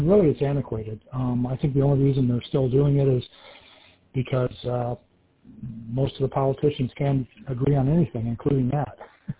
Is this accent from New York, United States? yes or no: no; Blissfield, Michigan, United States; I was born in Michigan, and I grew up probably about 50 miles north of Detroit.